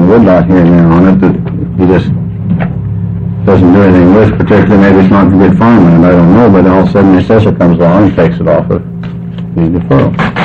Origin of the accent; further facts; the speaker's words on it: Dallas, Oregon, United States; I'm from Dallas, Oregon.